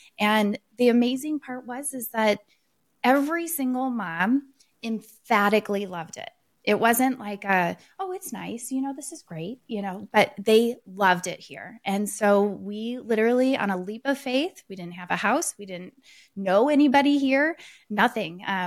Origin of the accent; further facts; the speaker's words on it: Chicago, Illinois, United States; also born or lived in California; and I'm originally from Chicago. And when we got married, we moved out to California and started having our kids.